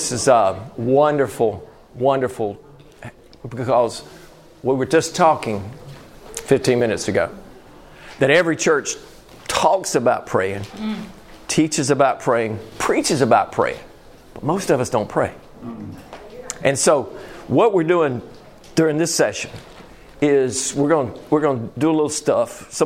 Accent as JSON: {"language": "English", "town": "Greensboro", "region": "North Carolina", "country": "United States", "said": "But God said, come back to North Carolina because I'm from Greensboro. I'm a Greensboro boy. Smith High School, just right across from here."}